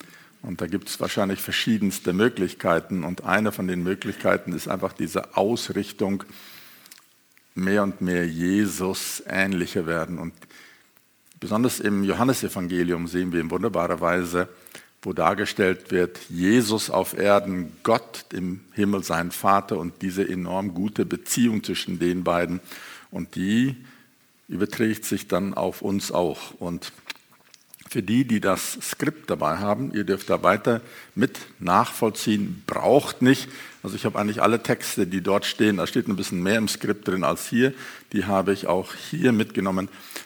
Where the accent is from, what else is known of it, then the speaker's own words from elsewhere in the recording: South Africa; first language German; now in Europe; Ich bin in Südafrika geboren und aufgewachsen. Meine Vorfahren waren Missionare, die aus Deutschland nach Südafrika kamen. Deswegen bin ich deutschsprachig aufgewachsen, was eher unüblich ist für Südafrika.